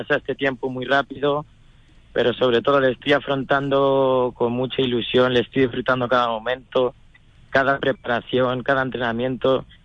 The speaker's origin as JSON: {"language": "Spanish", "town": "La Puebla Nueva", "region": "Castilla-La Mancha", "country": "Spain", "tie": "born or raised there", "said": "siempre ha sido muy de su pueblo, ha sido de la Puebla Nueva"}